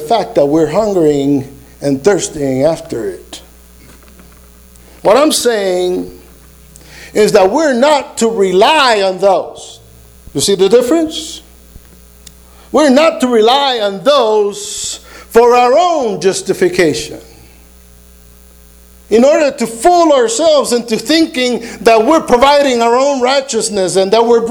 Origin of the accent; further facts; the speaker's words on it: Puerto Rico; That's because I'm from Puerto Rico and that's what we do.